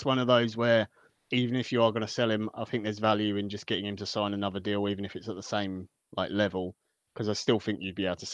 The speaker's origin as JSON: {"language": "English", "region": "East of England", "country": "United Kingdom", "accent": "Essex Mockney", "said": "Very quickly, my accent, I would describe it as Essex Mockney, not quite Cockney, because I used to live there, but there you go, I had to grow up in Essex, so it's just a mess now."}